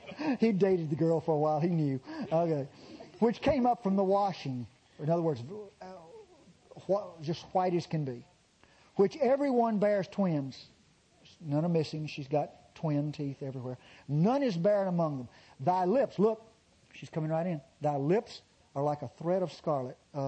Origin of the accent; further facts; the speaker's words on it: the South, United States; Now, I'm from the Old South. I'm 57.